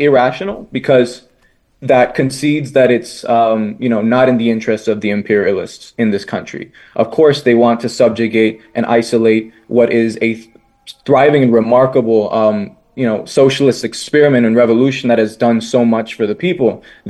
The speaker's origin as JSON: {"language": "English", "town": "Miami", "region": "Florida", "country": "United States", "tie": "born or raised there", "said": "born and raised in Miami, Miami-Dade County especially, which is the most Cuban county in the United States"}